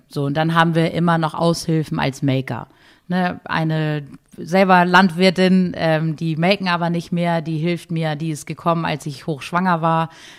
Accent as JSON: {"language": "German", "town": "Hattstedt", "region": "Schleswig-Holstein", "country": "Germany", "tie": "born or raised there", "said": "Also das fängt hier bei uns in Hattstedt"}